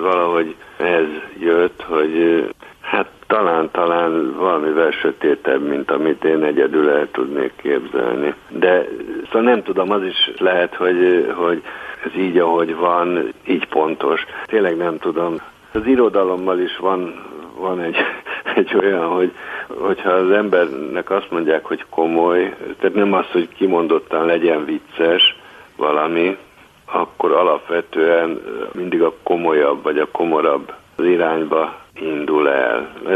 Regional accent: Budapest, Hungary; elég elkötelezett budapesti vagyok

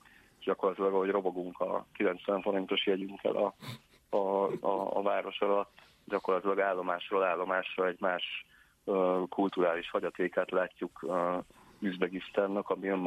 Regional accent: Hungary; amikor mondtam, hogy Magyarországról jöttem

